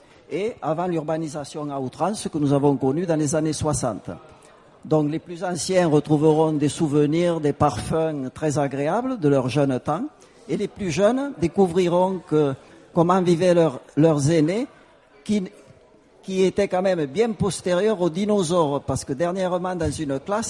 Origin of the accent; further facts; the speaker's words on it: Nouvelle-Aquitaine, France; now in Montauban, France; c'est très près de ma région d'origine qui est le Lot-et-Garonne. Dont je garde d'ailleurs un peu de la terre familiale collée à mes semelles, bien que j'ai quitté le pays il y a 60 ans à peu près.